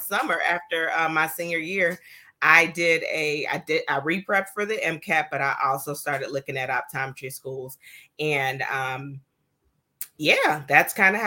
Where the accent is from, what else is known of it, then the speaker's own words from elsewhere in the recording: Atlanta, Georgia, United States; So I grew up in Atlanta, Georgia. I am first generation Nigerian American.